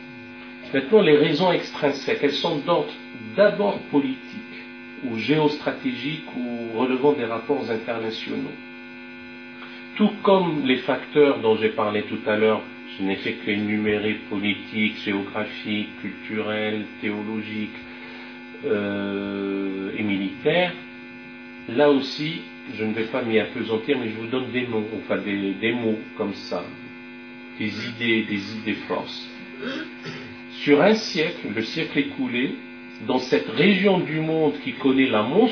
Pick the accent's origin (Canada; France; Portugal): France; et chez nous, en France